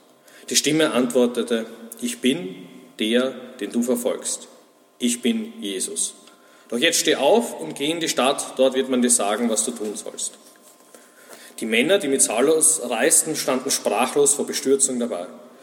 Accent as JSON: {"language": "German", "region": "Vienna", "country": "Austria", "said": "bin aus Wien"}